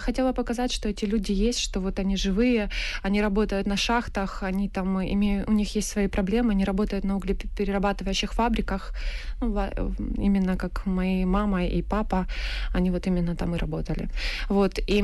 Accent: Donbas, Ukraine; И моя книжка «Абрикосы Донбасса», кстати, она же, я ее начинала писать до войны. То есть, ну, моя малая родина, то, что с ней происходило и до этого

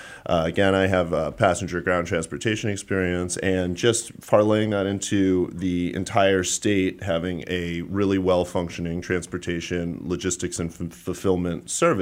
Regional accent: Massachusetts, United States; We're really passionate about the local Massachusetts players. We're local from Massachusetts.

